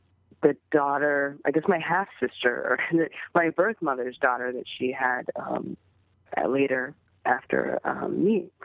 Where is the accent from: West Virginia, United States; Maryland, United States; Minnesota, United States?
Minnesota, United States; also born or lived in Chicago, United States; And I primarily grew up in the Midwest, in Minnesota.